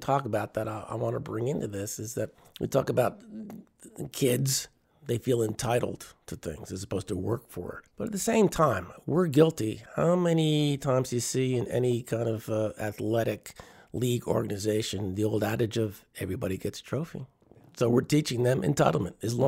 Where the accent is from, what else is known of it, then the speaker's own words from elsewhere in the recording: New Jersey, United States; I grew up in New Jersey.